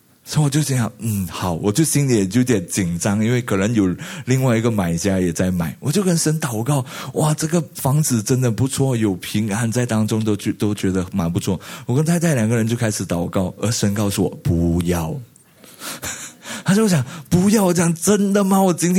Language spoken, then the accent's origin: Chinese; Malaysia; now in Singapore; 而我是马来西亚人，我不知道你听得清不楚